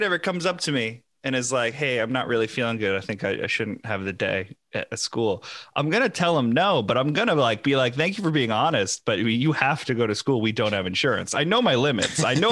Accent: New York, United States; So where I grew up on Long Island, there weren't many hills.

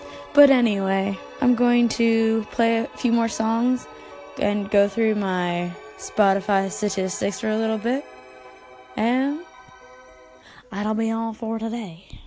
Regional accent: New Jersey, United States; And I'm a Devils fan because I am from New Jersey.

